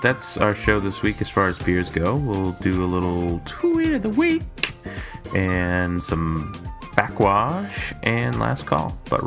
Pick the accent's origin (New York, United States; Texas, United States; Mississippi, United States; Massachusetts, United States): Massachusetts, United States; Boston; I'm your host this week, and … from Boston, Massachusetts